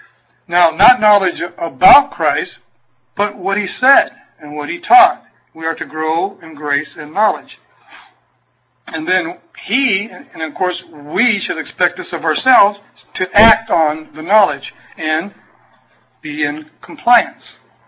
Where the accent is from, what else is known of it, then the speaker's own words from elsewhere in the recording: Arkansas, United States; born there; I can say that. I was born in Arkansas.